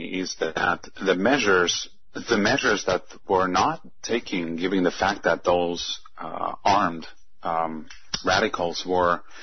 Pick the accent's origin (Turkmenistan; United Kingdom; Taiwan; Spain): Turkmenistan; first language Russian; English is a second language; Well, yeah, though I'm not from Russia, per se. I'm from a country that's called Turkmenistan.